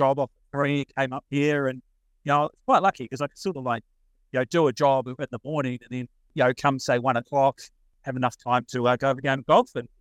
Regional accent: New Zealand; I'm sort of from New Zealand, and I didn't quite sort of feel like, fitted in.

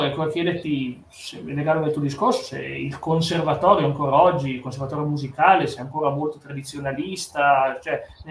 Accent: Vercelli, Piedmont, Italy; Sono di Vercelli, quindi Vercelli nato, cresciuto.

